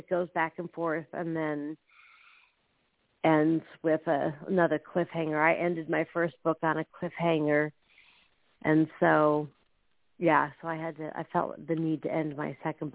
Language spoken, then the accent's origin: English; Minnesota, United States; also born or lived in Nashville, Tennessee; I lived there, but I was born in Minnesota. I lived in Minnesota up until about 2003.